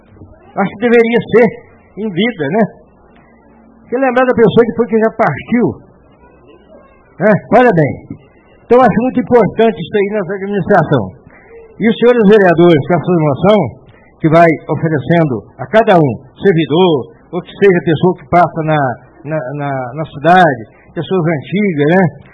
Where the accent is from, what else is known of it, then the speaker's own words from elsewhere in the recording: Guarani, Minas Gerais, Brazil; now in Martins Soares, Brazil; Nasci lá no Guarani. Vim de lá. É, família humilde, alguém aqui que deve ter conhecido meu pai, minha mãe. Cheguei aqui em Martins Soares e passei a gostar dessa terra.